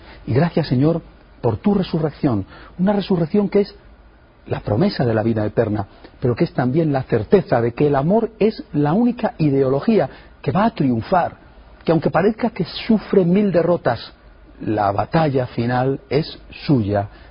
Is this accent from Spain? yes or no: yes; Spain; Cuando yo era un joven sacerdote, y yo aún más un seminarista, estaba de moda, al menos en mi país, en España